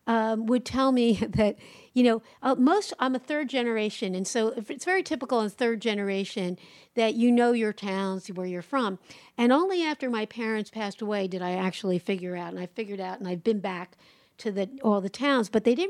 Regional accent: Philadelphia, Pennsylvania, United States; So I grew up in South Philly, which is like very, very Italian.

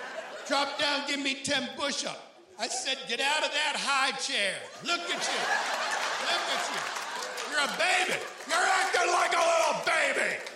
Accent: Hornell, New York, United States; My hometown is Hornell, New York. Hornell, H-O-R-N-E-L-L. Hornell is a small town located just on the outskirts of a Walmart.

